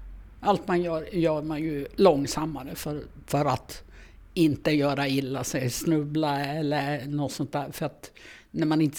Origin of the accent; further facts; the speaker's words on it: Luleå, Norrbotten County, Sweden; also born or lived in Stockholm; Jag är Luleåbo. Jag är född och uppvuxen i Luleå. Har bott nere i Stockholm. Och just nu som pendlar jag, bor jag både i Stockholm och här.